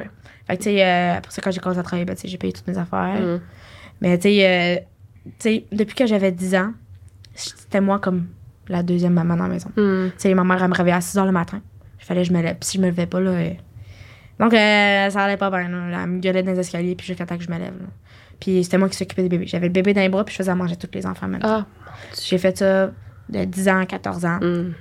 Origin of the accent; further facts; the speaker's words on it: Quebec, Canada; je viens de Lanaudière